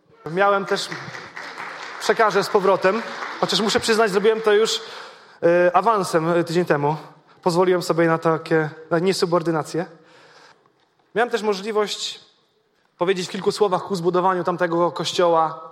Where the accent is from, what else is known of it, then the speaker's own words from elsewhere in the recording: Gorlice, Lesser Poland, Poland; temu miałem przywilej być w mojej rodzinnej miejscowości w Gorlicach